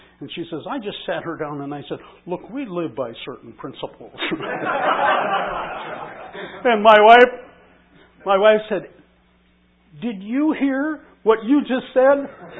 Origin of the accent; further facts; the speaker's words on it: Minneapolis, Minnesota, United States; I got out of the Army, settled into a job in my hometown of Minneapolis.